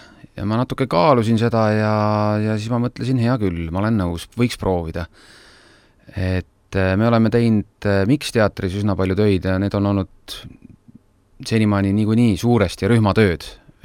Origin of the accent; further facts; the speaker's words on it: Põlva, Põlva County, Estonia; aga ma olen Põlvast pärit